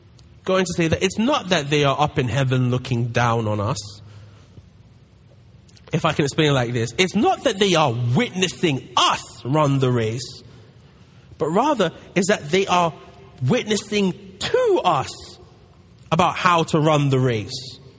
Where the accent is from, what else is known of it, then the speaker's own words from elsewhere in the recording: London, United Kingdom; as you can tell by my accent, I'm from London.